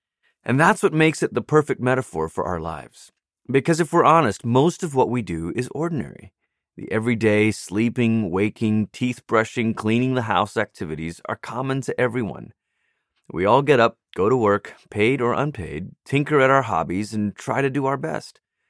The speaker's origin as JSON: {"language": "English", "country": "Malaysia", "tie": "born or raised there", "said": "I grew up in Malaysia, where roti was my daily bread."}